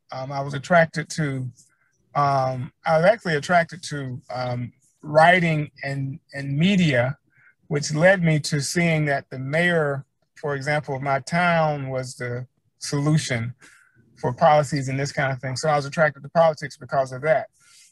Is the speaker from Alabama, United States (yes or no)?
yes; Alabama, United States; Well, I'm like I said, I'm from Alabama, and I was grew up in a an African American community, a family, small community.